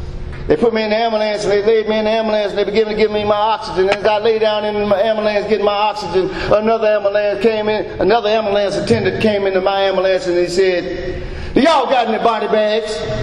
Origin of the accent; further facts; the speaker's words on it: Little Rock, Arkansas, United States; also born or lived in Los Angeles; So anyway, growing up in Little Rock, Arkansas, South Central LA, Little Rock, Arkansas. It was pretty decent.